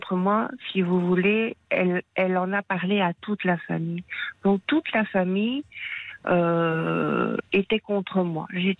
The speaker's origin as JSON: {"language": "French", "country": "Belgium", "moved": "yes", "lives_now": "France", "said": "Je suis belge d'origine."}